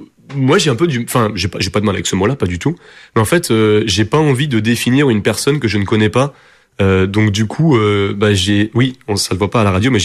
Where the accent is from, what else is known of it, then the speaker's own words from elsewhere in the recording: France; also born or lived in Portugal; c'est vrai que j'ai grandi en France. J'ai été élevé majoritairement ici, même si je suis retourné au Portugal pour travailler et y vivre. Mais moi, je me considère 100% portugais en France, avec l'amour des deux cultures, mais éduqué comme un portugais